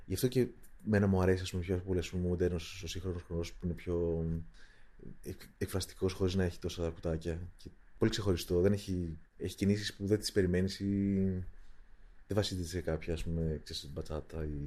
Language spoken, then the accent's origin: Greek; Thessaloniki, Central Macedonia, Greece; Θα ήθελα πάρα πολύ να υπήρχε έστω και λίγο στην πόλη μου. Αλλά νομίζω ότι πλέον στη Θεσσαλονίκη είναι αυτό το στημένο